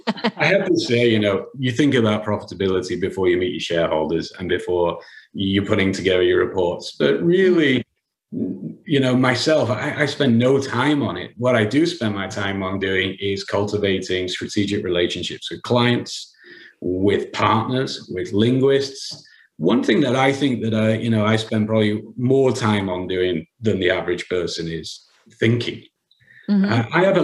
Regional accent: England, United Kingdom; And I'm English, you know, we don't get over 70 degrees normally.

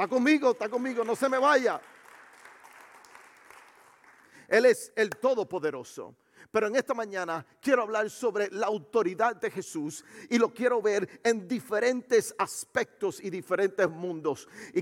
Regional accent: Puerto Rico; yo soy, si usted no me conoce muy bien, yo soy de Puerto Rico

